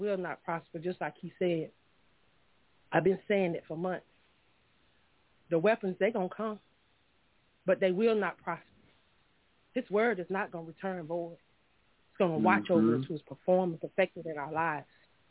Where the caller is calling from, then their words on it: Union City, Georgia, United States; I'm calling from Union City, Georgia tonight.